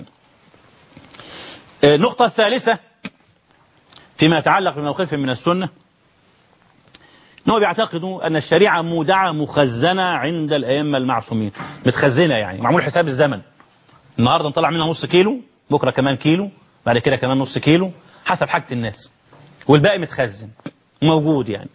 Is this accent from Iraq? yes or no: no; Egypt; ولا عايزين مش طمعين في كاسين خمر عندنا في مصر عندهم ما يغني عن ذلك